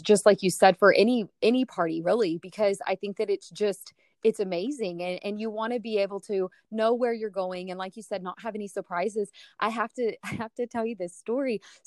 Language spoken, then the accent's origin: English; San Antonio, Texas, United States; I'm from San Antonio and we have those areas too, but you see a lot of new construction in those areas.